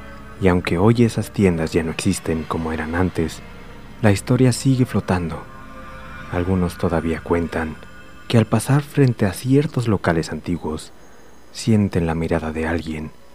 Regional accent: Tijuana, Baja California, Mexico; hoy hablaremos de mi tierra natal, mi hogar, una ciudad que muchos conocen por su vida nocturna, sus tacos, su gente honrada, y por ser la frontera más transitada del mundo

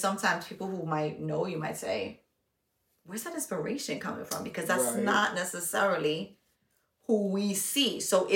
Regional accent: Bronx, New York, United States; also born or lived in Rockaway; whether we're from the Bronx, or we're from Rockaway, we moved out to as teenagers

